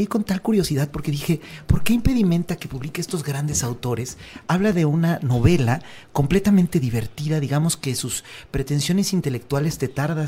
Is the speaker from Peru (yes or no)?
no; Mexico; Y que a lo mejor como mexicano lo pensé en el sentido